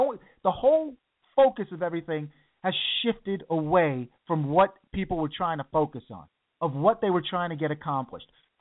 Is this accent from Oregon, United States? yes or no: no; New York City, New York, United States; It's like growing up in New York, it was a little bit different